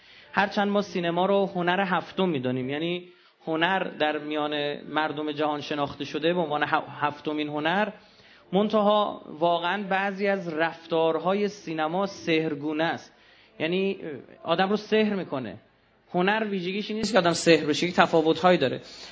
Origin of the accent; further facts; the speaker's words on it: Iran; متاسفانه ما ایرانیام استاد این هستیم که شور یه چیزی رو در بیاریم